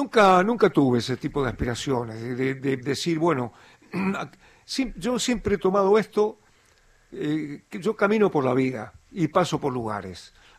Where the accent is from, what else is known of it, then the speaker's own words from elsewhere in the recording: Bahía Blanca, Buenos Aires Province, Argentina; born there; Yo nací en Villa Mitre, en un barrio de Bahía Blanca, jugué ahí